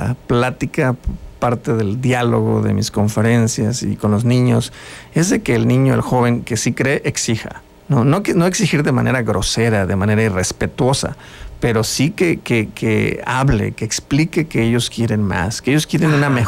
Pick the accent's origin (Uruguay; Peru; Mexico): Mexico; nos une algo, que es que somos mexicanos, ¿verdad?